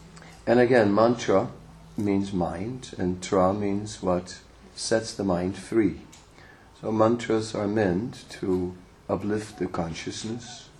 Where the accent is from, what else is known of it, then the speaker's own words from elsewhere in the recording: Netherlands; oh well, I'm from Holland, you know.